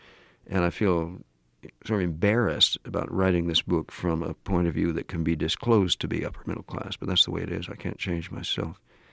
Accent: Pasadena, California, United States; born there; Another strong pull is the pull of the class into which I was born in Pasadena, California, which is like Westchester.

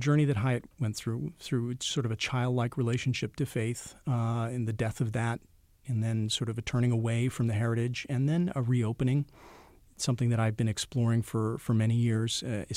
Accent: Milwaukee, Wisconsin, United States; growing up in Milwaukee, where we really were the only Muslim family, in the 80s in our area of town.

